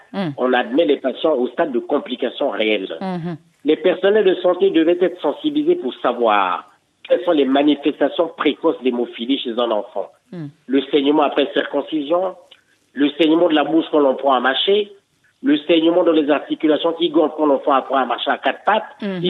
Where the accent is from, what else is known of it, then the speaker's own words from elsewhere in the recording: Republic of the Congo; en tout cas chez nous, en Afrique et au Congo particulièrement, le dépistage est délicat.